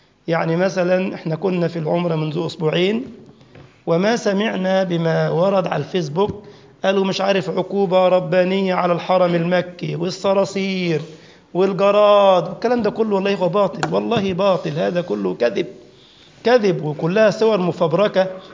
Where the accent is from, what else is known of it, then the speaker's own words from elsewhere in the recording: Egypt; ده عندنا في مصر مش عارفين يقعدوا